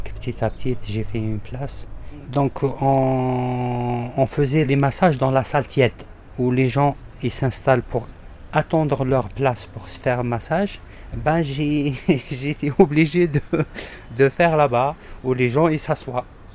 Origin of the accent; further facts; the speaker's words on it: Algeria; moved away as an adult; now in France; j'ai 46 ans, 47 ans plutôt. Voilà, je suis venu en France il y a environ 17 ans, en 2005. Et je suis algérien de nationalité.